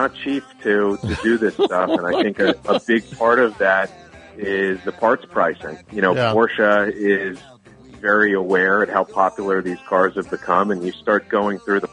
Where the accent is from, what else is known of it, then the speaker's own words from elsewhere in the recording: New York, United States; now in California, United States; You know, as a New Yorker who's moved to California